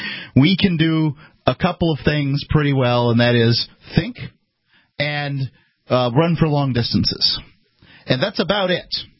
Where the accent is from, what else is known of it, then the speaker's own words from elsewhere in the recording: the South, United States; I'm from the South, and barbecue has sugar, is a sauce that has sugar in it and vinegar in it.